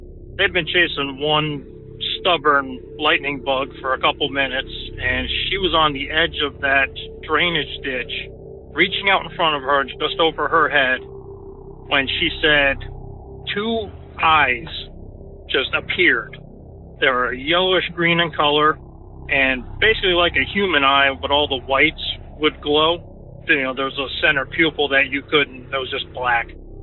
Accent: New York, United States; now in Connecticut, United States; I currently live in Connecticut. I grew up in New York, as did my wife, and this is actually her story.

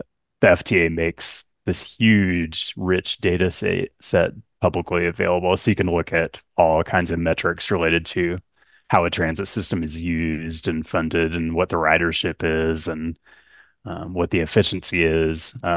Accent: Seattle, Washington, United States; and I'm from Seattle, so I went to Seattle

